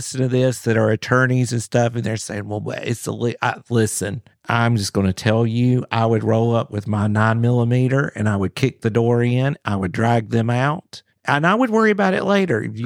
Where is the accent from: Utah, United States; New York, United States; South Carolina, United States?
South Carolina, United States; I'm from Pickens County, South Carolina.